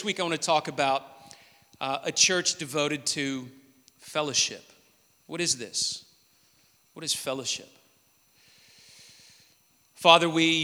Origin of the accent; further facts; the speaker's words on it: Memphis, Tennessee, United States; I was at the University of Memphis, where I in the city I grew up in Tennessee, in the United States.